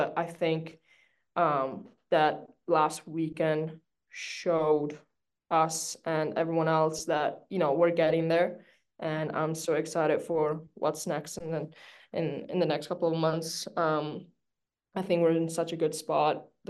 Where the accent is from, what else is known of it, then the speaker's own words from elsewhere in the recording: Italy; English is a second language; I grew up in Italy.